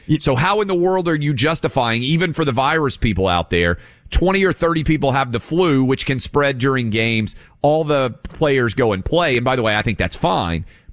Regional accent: Tennessee, United States; My home state of Tennessee, where I am licensed to practice law, Sixth Circuit.

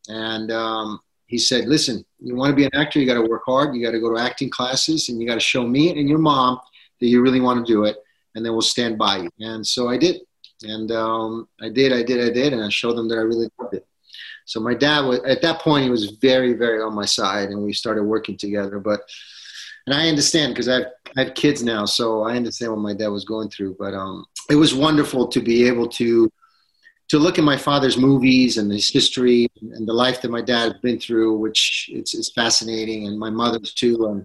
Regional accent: United States; also born or lived in Italy; But in theory, I'm actually, you know, American, Czech, and Italian. So it's been pretty cool. And growing up in Europe was fantastic.

